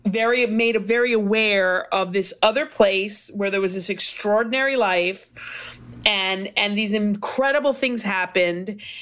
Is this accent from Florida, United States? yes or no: yes; Miami, Florida, United States; also born or lived in New York; And the funny thing is, I grew up in Jewish neighborhoods in Miami, right?